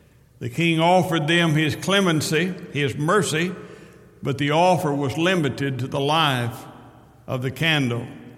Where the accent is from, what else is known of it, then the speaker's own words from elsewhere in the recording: Oklahoma, United States; now in Fort Smith, United States; I was born and raised in Oklahoma. I've got crimson clay going through my veins, you know.